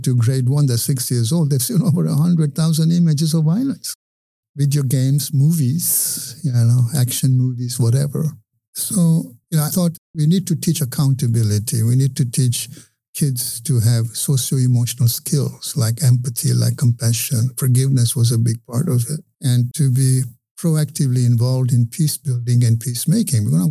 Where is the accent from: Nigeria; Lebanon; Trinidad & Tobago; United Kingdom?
United Kingdom; England; now in United States; I grew up in England, which is a lot less violent than we are.